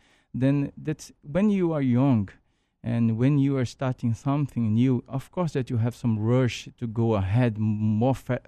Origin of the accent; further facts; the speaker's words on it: Brazil; Remember, I'm from Brazil. We don't have investment there.